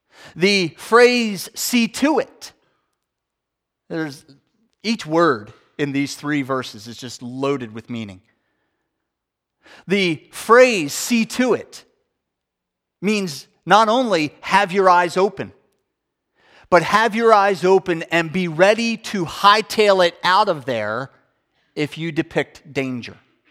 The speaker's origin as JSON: {"language": "English", "town": "West Chester", "region": "Pennsylvania", "country": "United States", "tie": "born or raised there", "said": "Scott is now one of the pastors of a thriving church in my hometown in Westchester, Pennsylvania."}